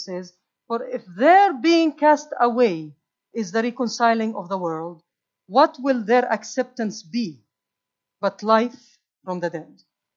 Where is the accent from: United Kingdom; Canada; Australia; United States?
United Kingdom; we as British people, how are we going to be part of this? I believe that England will have a great part of this.